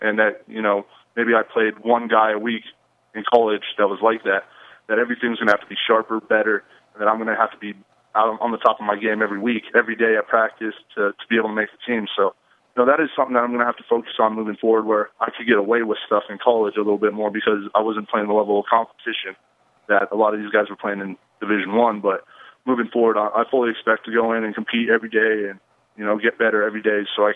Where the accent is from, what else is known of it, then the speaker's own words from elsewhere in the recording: Denver, Colorado, United States; Well, I'm from Denver, so the Denver Broncos were always my team growing up.